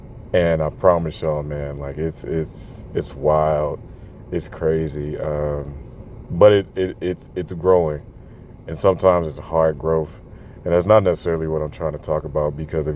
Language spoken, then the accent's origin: English; the South, United States; accent: Southern; my thick Southern accent comes out. So if y'all feel like, oh my god, like he's doing a bit, no, that's just that's just really how I sound, you know, when I become comfortable. But so yeah, your boy got thick roots in the South.